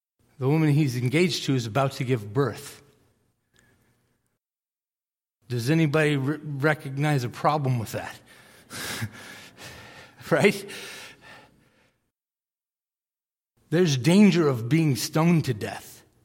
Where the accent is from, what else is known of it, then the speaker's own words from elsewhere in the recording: Millis, Massachusetts, United States; I grew up in Millis, Massachusetts. We had one streetlight in the town. We had our McDonald's. The town next door had Burger King. That was Medway.